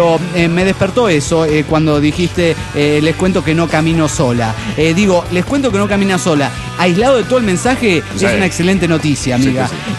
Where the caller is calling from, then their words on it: Morelia, Michoacán, Mexico; de Morelia, Michoacán, México.